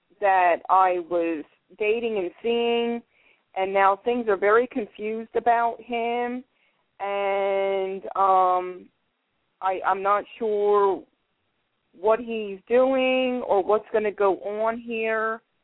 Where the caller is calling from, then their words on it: Philadelphia, Pennsylvania, United States; I'm calling from Philadelphia, PA.